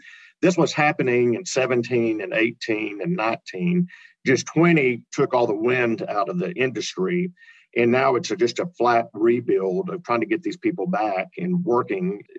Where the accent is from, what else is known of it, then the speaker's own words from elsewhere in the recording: New York City, New York, United States; Well, I always laugh at people say, where are you from? I say New York City.